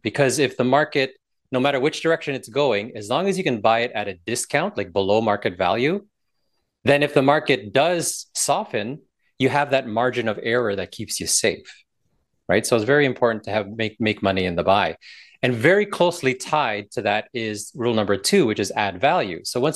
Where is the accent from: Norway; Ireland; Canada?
Canada; Toronto, Ontario; now in Orlando, United States; Scarborough in Toronto, Ontario, Canada, and that was over 40 some odd years ago. And about 7 years ago, I relocated my wife from Toronto to escape winters to live and be based down here in sunny Orlando, Florida.